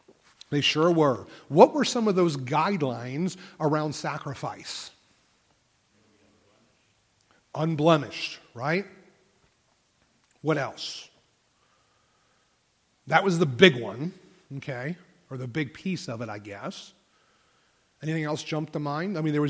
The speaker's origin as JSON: {"language": "English", "town": "Harrisburg", "region": "Pennsylvania", "country": "United States", "tie": "born or raised there", "said": "I remember our church back when that I grew up in Harrisburg, we were remodeling a office"}